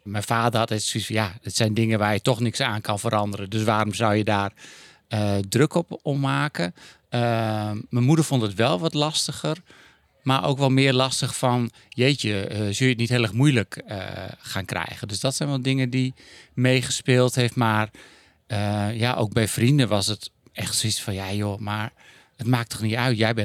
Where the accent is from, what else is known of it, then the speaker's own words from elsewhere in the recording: Garmerwolde, Groningen, Netherlands; now in Groningen, Netherlands; ik ben 49 en ik kom uit Garmerwolde van origine. Klein dorpje buiten Groningen. Nu wonen we beide in Groningen samen.